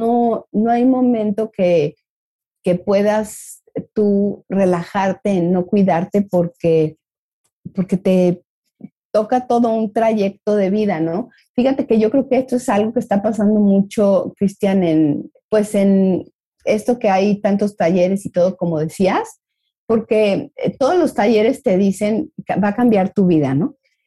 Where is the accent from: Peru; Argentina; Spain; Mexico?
Mexico; de pronto también como mexicanos veo ahí una tendencia a dale, aunque no sepas, hazlo